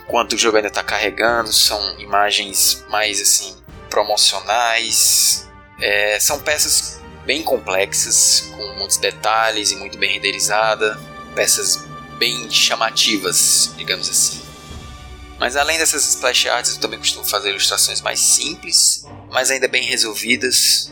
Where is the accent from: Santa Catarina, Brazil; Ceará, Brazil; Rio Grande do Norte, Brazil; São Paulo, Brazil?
Ceará, Brazil; Fortaleza; tenho 25 anos, sou natural de Fortaleza, Ceará.